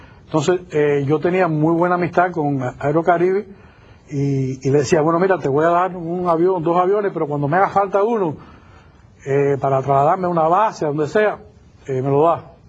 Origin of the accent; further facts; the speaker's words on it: Cuba; Yo soy un general cubano